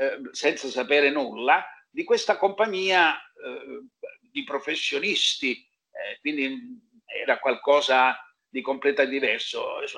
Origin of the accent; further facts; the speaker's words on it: Catania, Sicily, Italy; perché io sono nato a Catania in un quartiere popolare